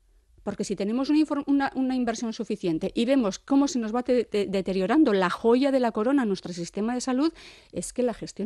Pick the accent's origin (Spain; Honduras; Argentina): Spain; Durango, Basque Country; yo por fijarme en Durango, que es mi pueblo